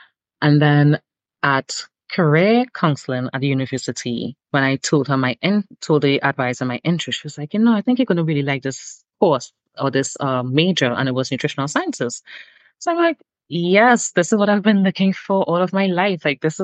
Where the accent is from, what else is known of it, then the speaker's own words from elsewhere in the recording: Trinidad & Tobago; Well, I am from Trinidad and Tobago, and I still reside in Trinidad and Tobago.